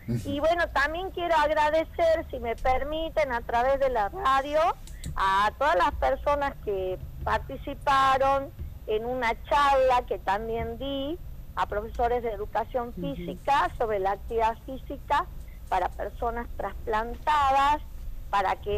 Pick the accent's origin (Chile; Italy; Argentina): Argentina; Nosotros como argentinos